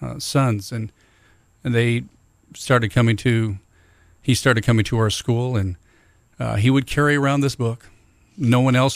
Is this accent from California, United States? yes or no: no; Cannon Falls, Minnesota, United States; I grew up in a small farm community in Minnesota. Cannon Falls was the name of the town, and had a great experience growing up there.